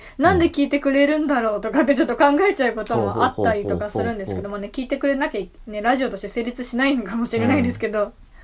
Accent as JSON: {"language": "Japanese", "region": "Gunma", "country": "Japan", "said": "でまあ同じ群馬出身だし、"}